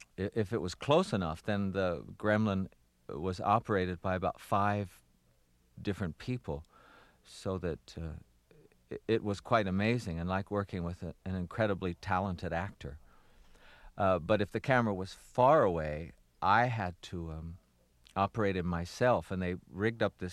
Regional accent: Baltimore, Maryland, United States; accent: Baltimore; I decided when I was working on 52 Pickup to use my Baltimore accent because I thought it would make the man more dangerous because it's such an inane sound.

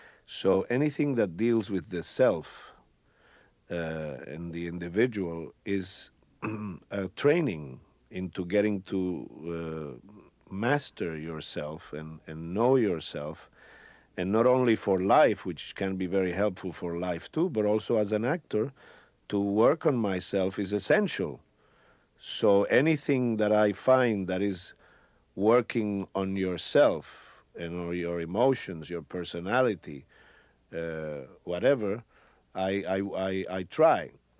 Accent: Puerto Rico; first language Spanish; English is a second language; now in New York, United States; Yes, I could have stayed in Puerto Rico and acted, but I don't think I would have had the exposure that I've had coming to New York.

